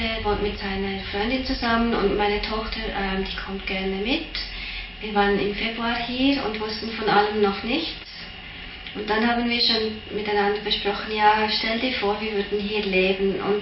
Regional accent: Switzerland; now in Berlin, Germany; Ich komme aus der Schweiz, da ist vieles enger und vieles, es ist noch so eine starke soziale Kontrolle.

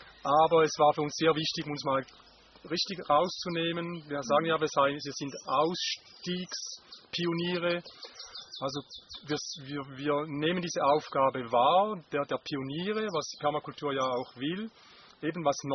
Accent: Switzerland; moved away; Ja, wir kommen ja ursprünglich aus der Schweiz

